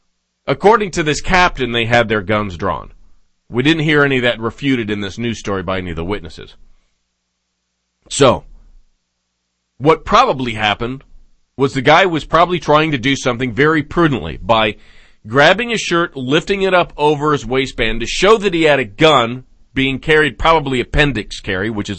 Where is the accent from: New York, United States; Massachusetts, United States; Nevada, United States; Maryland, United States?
Nevada, United States; Las Vegas; I was raised in Vegas. I know how this stuff goes down.